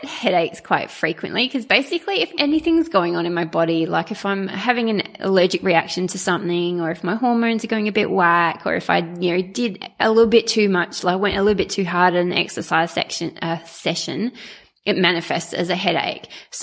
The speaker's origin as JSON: {"language": "English", "country": "Trinidad & Tobago", "tie": "born there", "said": "I was born in Trinidad and Tobago in the West Indies"}